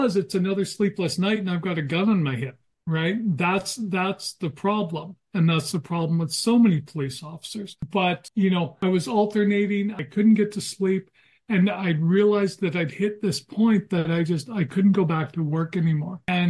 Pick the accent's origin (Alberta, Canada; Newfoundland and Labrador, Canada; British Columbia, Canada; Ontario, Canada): Alberta, Canada; Edmonton; I'm from Edmonton, Alberta, Canada. So coming from a different part of the world.